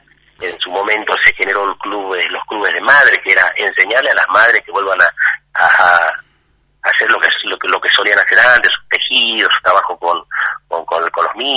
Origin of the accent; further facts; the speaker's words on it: Los Toldos, Salta, Argentina; Yo siempre digo que Los Toldos es un pueblo, somos salteños chapacos, digo yo.